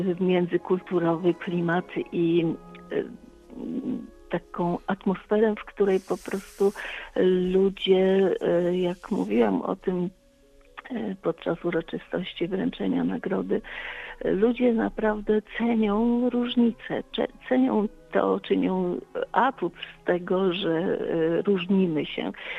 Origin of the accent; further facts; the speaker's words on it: Gdańsk, Pomeranian Voivodeship, Poland; wiedząc, że jestem gdańszczanką i zakochaną